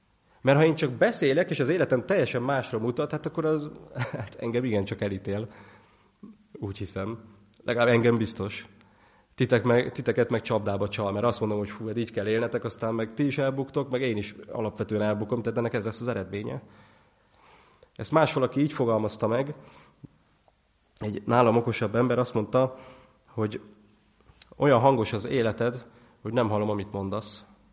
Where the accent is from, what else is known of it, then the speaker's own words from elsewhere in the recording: Budapest, Hungary; én Kőbányán nőttem föl, ahol hát kicsit rosszabb körülmények voltak